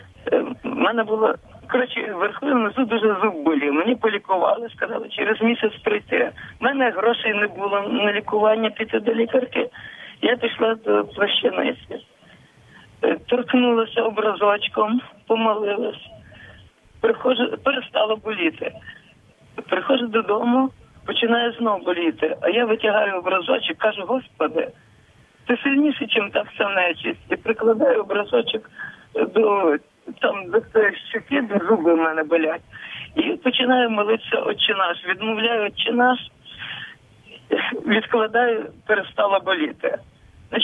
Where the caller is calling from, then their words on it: Lviv, Lviv Oblast, Ukraine; я зі Львова.